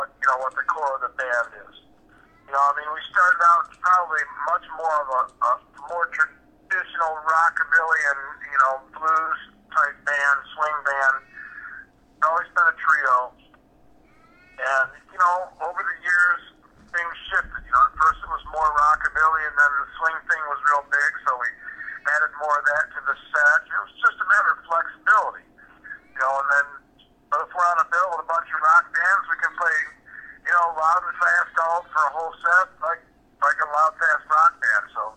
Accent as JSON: {"language": "English", "town": "Detroit", "region": "Michigan", "country": "United States", "lives_now": "Canton, United States", "said": "Not bad. I live in Canton, Ohio. I'm from Detroit, though."}